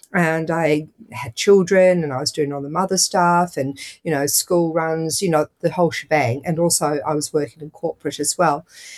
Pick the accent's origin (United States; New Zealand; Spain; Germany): New Zealand; growing up in New Zealand when I was in high school and university.